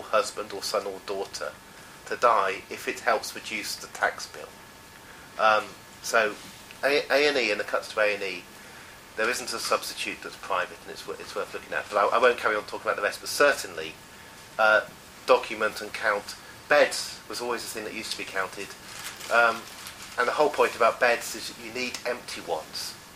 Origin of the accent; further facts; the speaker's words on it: Oxford, South East England, United Kingdom; because I grew up in Oxford, which is incredibly unequal from the car factory to the highest concentration of members of the House of Lords. And then I lived in various others